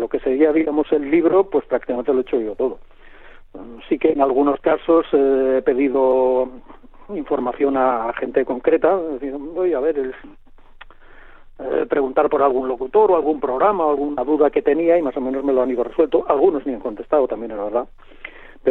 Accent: Barcelona, Catalonia, Spain; en principio yo soy de Barcelona, aunque ahora viva fuera.

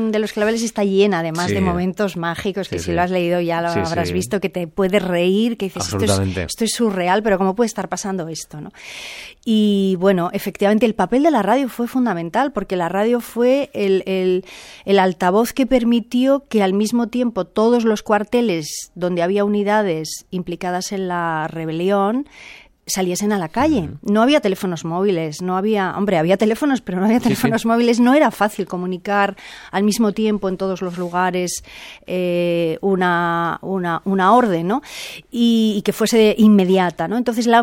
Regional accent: Trás-os-Montes, Portugal; accent: Trás-os-Montes; Spanish is a second language; tú hablas portugués con acento de Trás-os-Montes. Y yo, sí, claro, es que yo vengo de Trás-os-Montes.

